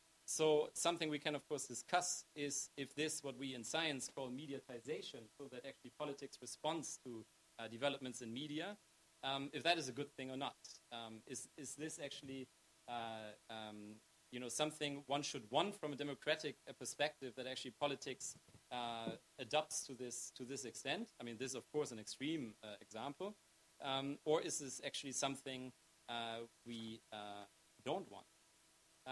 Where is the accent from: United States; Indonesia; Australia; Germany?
Germany; In Germany, and since that is my home country